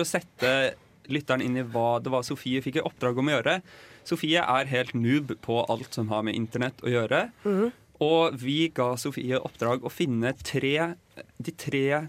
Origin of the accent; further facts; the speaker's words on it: Oslo, Norway; Jeg er fra Oslo Vestkant, der sier vi sne.